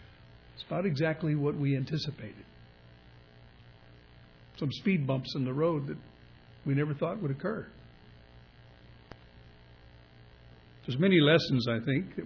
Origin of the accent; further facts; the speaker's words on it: California, United States; My parents warned me about snakes when we grew up in Southern California